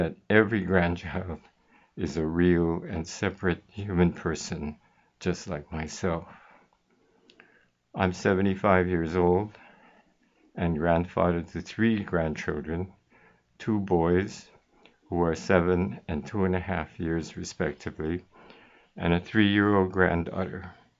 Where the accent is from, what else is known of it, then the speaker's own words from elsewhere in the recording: Aiea, Hawaii, United States; also born or lived in Kona, United States; I was born in Kona, grew up in Aiea, attended University High School in Honolulu, and graduated from Bradley University in Peoria, Illinois.